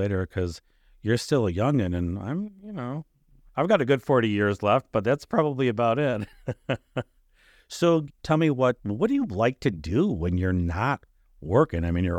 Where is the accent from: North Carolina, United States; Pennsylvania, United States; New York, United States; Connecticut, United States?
New York, United States; Rochester; also born or lived in Atlanta; now in St. Petersburg, United States; I grew up in Rochester, New York. I moved to Atlanta, Georgia, and now I live in St. Petersburg, Florida.